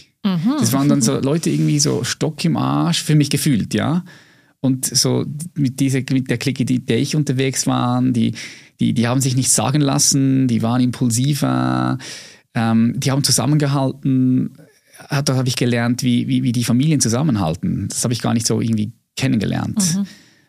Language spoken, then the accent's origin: German; Adliswil, Zurich, Switzerland; Und ich bin in einem sozialen Brennpunktviertel aufgewachsen in Adliswil.